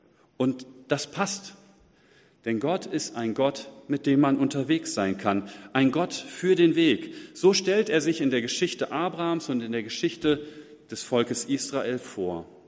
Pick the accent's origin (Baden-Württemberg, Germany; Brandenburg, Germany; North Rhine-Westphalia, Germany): North Rhine-Westphalia, Germany; Essen; moved away as an adult; also born or lived in Hamburg / Aachen / Wuppertal; now in Oldenburg, Germany; 19 Jahre bin ich aufgewachsen in Essen. Dann habe ich eine Zeit in einem Städtchen im Schwabenländle gewohnt, dann in Hamburg, in der Nähe von Berlin, in Aachen, in Wuppertal, wieder ein paar Jahre in Essen und jetzt die letzten 9 Jahre hier